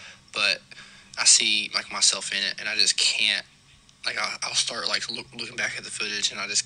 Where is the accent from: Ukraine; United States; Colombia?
United States; Tennessee; I'm from Tennessee.